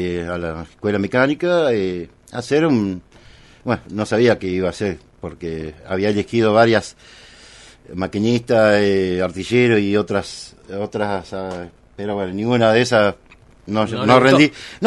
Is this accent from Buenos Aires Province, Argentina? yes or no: yes; Olavarría, Buenos Aires Province, Argentina; que yo soy de Olavarría, provincia de Buenos Aires